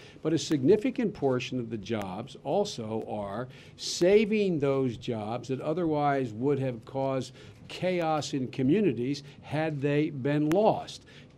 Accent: Claymont, Delaware, United States; the kitchen table I grew up in Claymont, Delaware

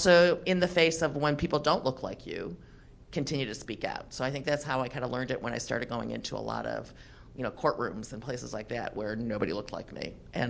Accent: Cleveland, Ohio, United States; growing up in Cleveland, Ohio, like one of maybe six Chinese families on the east side of Cleveland at that time.

